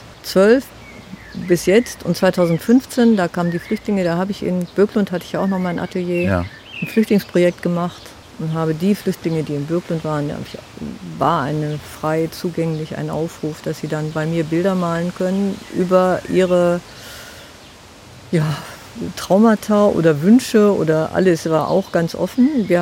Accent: Ulsnis, Schleswig-Holstein, Germany; Nein, aufgewachsen bin ich in Ulsnis.

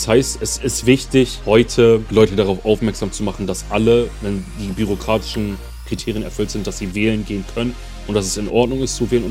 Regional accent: Oldenburg, Lower Saxony, Germany; Ich bin gestern Nacht aus Berlin, hier in Oldenburg, in meiner Heimat angekommen.

